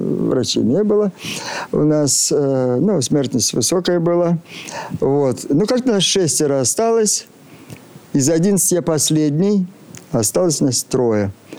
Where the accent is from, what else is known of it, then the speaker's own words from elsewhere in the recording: Altai Krai, Russia; приехал из деревни в Барнаул.